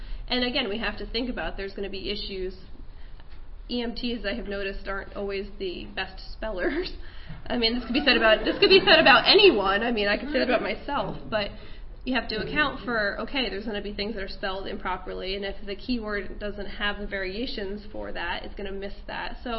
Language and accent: English; New York, United States; My home state of New York does not retain the narrative and makes me want to cry sometimes.